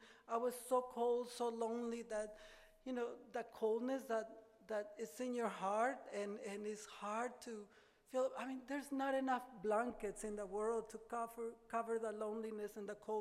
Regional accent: Mexico; English is a second language; I'm from Mexico, I can't speak the language.

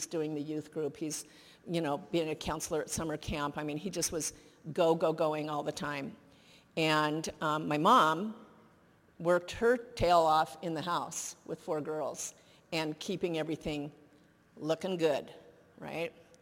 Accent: Denver, Colorado, United States; I was born in Denver, so we'd go from Denver every summer back to the East Coast where all the relatives were.

